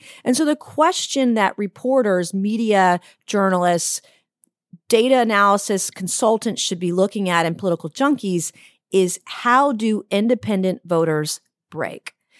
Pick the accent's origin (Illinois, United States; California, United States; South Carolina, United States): South Carolina, United States; Goose Creek; In my hometown of Goose Creek, South Carolina, whom very few people have heard of outside of South Carolina